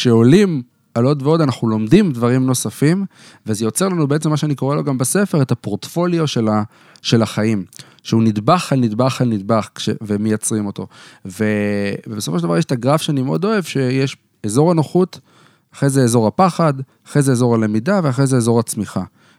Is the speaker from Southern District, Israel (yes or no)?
no; Katzrin, Northern District, Israel; שאני גדלתי בקצרין, במקום הכי קרוב שלי לפסיכומטרי היה בקריות